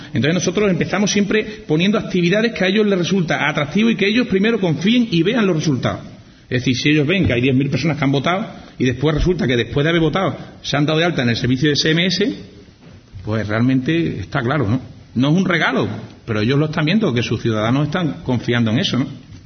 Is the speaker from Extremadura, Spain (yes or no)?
yes; Almendralejo, Extremadura, Spain; Hace poquito ha sido el voto de las candelas, la fiesta de las candelas de mi pueblo, Almendralejo.